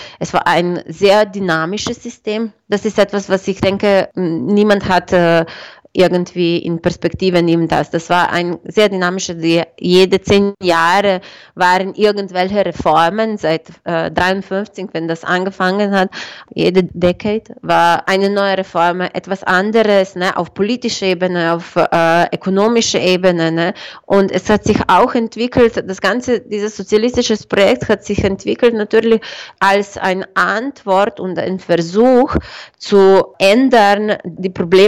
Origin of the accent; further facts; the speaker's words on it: Slovenia; German is a second language; Ich komme direkt aus Slowenien.